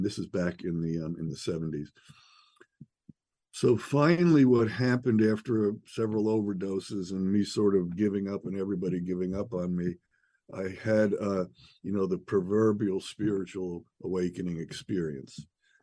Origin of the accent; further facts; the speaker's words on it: New York, United States; I was born and raised in New York, and during my adolescence, I went through a pretty rough period with drugs and alcohol